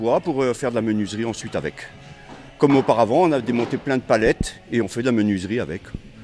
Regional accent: Brécey, Normandy, France; Je suis de Bressé, donc pas très loin, même à 5 km d'ici.

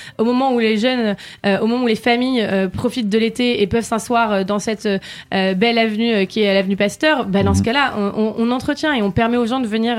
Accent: Rouen, Normandy, France; Moi, je suis née à Rouen, donc depuis 35 ans, je connais la foire Saint-Romain. J'ai grandi sur les quais rive gauche

